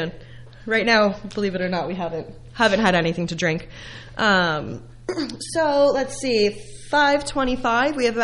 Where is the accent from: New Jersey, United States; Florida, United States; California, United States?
New Jersey, United States; accent: New Jersey; also born or lived in Oklahoma; apparently my New Jersey accent is thick and in full swing, but I don't know if everyone around here in Jersey would agree with that.